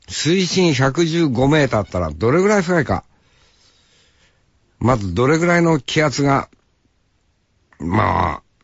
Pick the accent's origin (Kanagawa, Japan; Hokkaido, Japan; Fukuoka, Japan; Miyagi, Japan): Hokkaido, Japan; 俺も、北海道で生まれて、北海道で生きている人間ですから